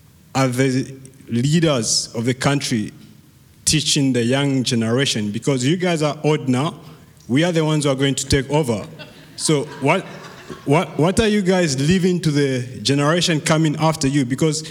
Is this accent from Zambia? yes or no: yes; Zambia; and I'm from Zambia.